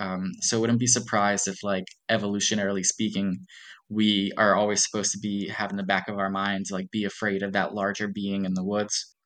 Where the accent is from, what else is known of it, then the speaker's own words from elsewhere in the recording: United States; You know, we're American.